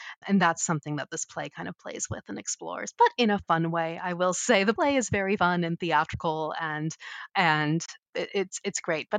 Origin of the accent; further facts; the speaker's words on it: Portland, Oregon, United States; Yeah, I was born and raised in the Portland metro area, and I'm back here. I love Portland so much.